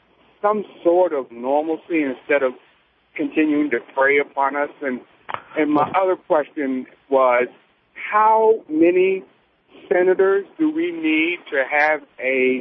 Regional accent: New Market, Maryland, United States; I'm from New Market.

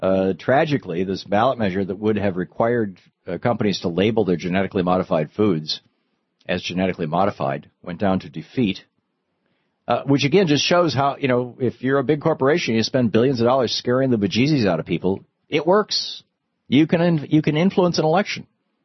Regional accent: Lansing, Michigan, United States; also born or lived in Grand Rapids; my hometown, Lansing, Michigan, the place where I grew up. I was not born there. I was born in Grand Rapids, but we moved to Lansing when I was, I don't know, 4 or 5 years old.

